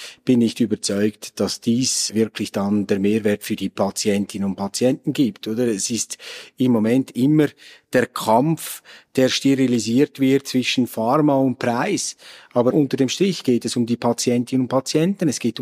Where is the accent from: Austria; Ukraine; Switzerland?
Switzerland; wenn eben diese innovativen Produkte erst am Schluss bei uns in der Schweiz landen